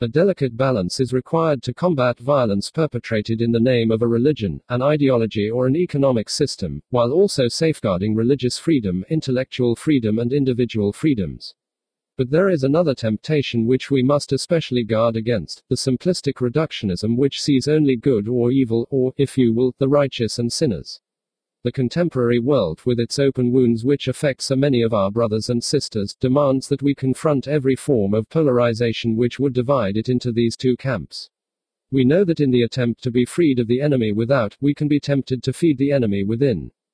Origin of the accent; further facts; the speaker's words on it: San Bernardino, California, United States; My hometown is San Bernardino. My local regional area is called the Inland Empire.